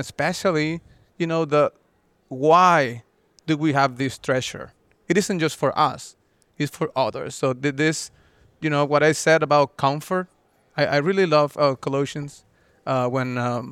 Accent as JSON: {"language": "English", "town": "Maturín", "region": "Monagas", "country": "Venezuela", "tie": "born or raised there", "said": "became a leader of the our church there in Maturin, the east side of Venezuela"}